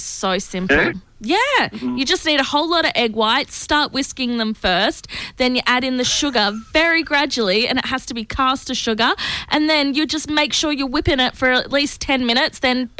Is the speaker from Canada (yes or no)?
no; New South Wales, Australia; now in Melbourne, Australia; New South Wales. I grew up in New South Wales.